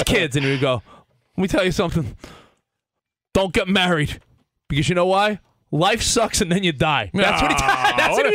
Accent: Franklin Square, New York, United States; In my hometown, Franklin Square, Long Island, there was a Rare coin shop

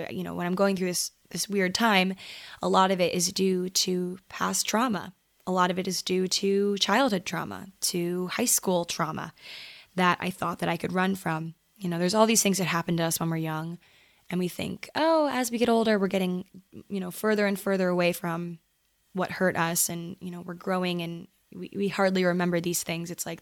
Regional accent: Maryland, United States; So I grew up in Maryland. I've been here my whole life, aside from, you know, the places I've chosen in college and beyond. Before college, I'd never really left Maryland aside from like a handful of trips

